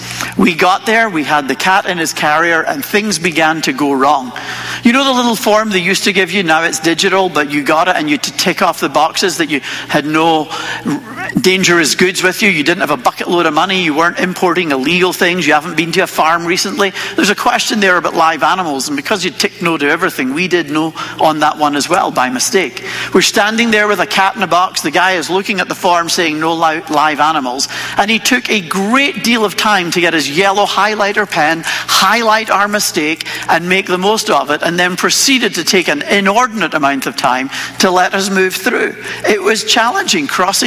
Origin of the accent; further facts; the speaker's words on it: Amsterdam, North Holland, Netherlands; moved away as an adult; now in Calgary, Canada; My wife and I, we came here from Amsterdam in the Netherlands. For those of you that have never had the chance to move from home, it can really be quite a daunting experience